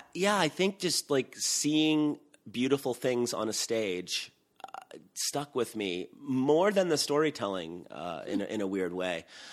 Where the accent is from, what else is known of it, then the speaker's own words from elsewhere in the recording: Queens, New York, United States; also born or lived in Long Island; I grew up in Queens, and I lived there until I was 12, and then I lived in Long Island for 6 long years, and then went to school in Buffalo and moved directly to New York City.